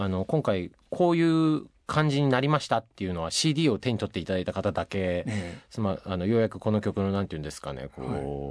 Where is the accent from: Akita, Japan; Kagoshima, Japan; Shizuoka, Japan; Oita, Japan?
Akita, Japan; 僕の地元の秋田県でもものすごい雨が降ることが増えて